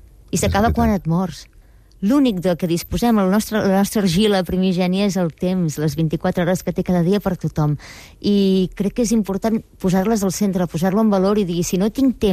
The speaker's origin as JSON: {"language": "Catalan", "town": "Vilanova de Sau", "region": "Catalonia", "country": "Spain", "tie": "born there", "said": "aquí en el poble on vaig néixer, a Vilanova de Sau"}